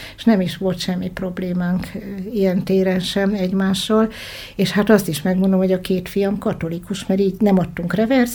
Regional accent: Hungary; Mi magyarok vagyunk, és itthon akarunk élni. Ez 72-ben volt, amikor nem volt olyan nagyon könnyű a helyzet itthon Magyarországon.

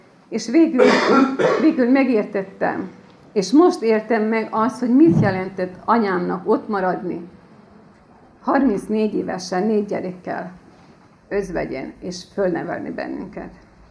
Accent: Vojvodina, Serbia; born there; Én akkor, amikor születtem, Magyarország volt, az a délvidék, ahol én születtem. Én nem tehetek arról, hogy a határok ide-oda tolódnak. Én akkor is, nekem akkor is az az én szülőföldem, de ide tartozok.

